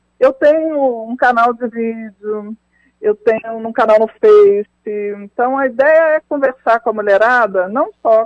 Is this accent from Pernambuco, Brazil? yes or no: no; Belo Horizonte, Minas Gerais, Brazil; now in São Paulo, Brazil; Eu sou daqui, de Belo Horizonte